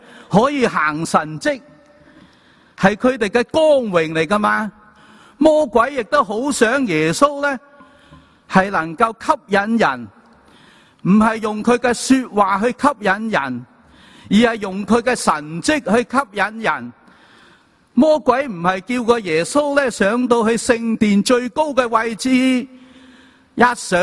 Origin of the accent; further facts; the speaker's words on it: Guangdong, China; 肥水不流别人田，我哋广东人话。